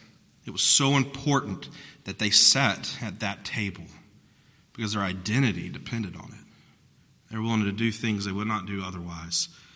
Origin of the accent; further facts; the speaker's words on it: South Carolina, United States; I'm from South Carolina.